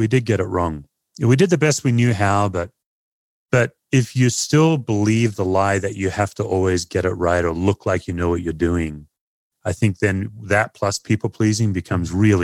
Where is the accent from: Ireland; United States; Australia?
Australia; Aussies, I know a few of us, we actually work very hard at the image of being laid back.